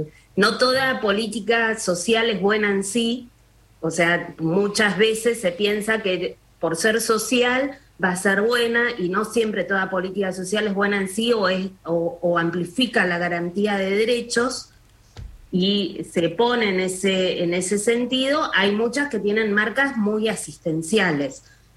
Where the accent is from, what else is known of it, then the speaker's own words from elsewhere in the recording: Comodoro Rivadavia, Chubut, Argentina; Bueno, como bien decís, soy patagónica, ¿no?, de la ciudad de Comodoro Rivadavia